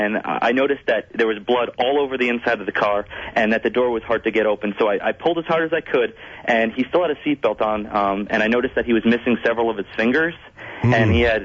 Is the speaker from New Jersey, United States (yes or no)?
yes; New Jersey, United States; I'm actually from New Jersey.